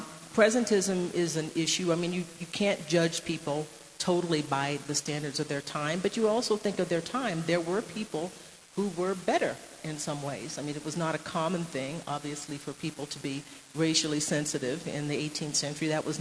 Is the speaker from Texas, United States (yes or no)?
yes; Texas, United States; I always thought, I grew up in Texas, that it was particularly insulting to have people honoring Confederates